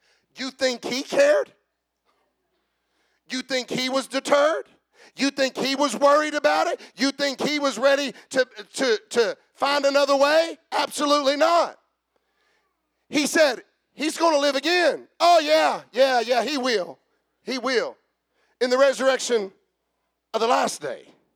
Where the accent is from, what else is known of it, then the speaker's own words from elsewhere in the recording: West Virginia, United States; But we're from Southern West Virginia.